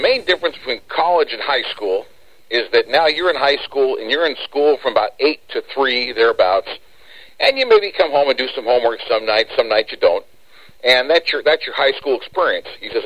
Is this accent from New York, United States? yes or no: no; Washington, United States; I grew up in Washington State and then went to college there at Washington State University, and then in my broadcasting career, spent time in Washington, Oregon, and Idaho, and then back into Oregon, and then came here to California in 1989 from Oregon.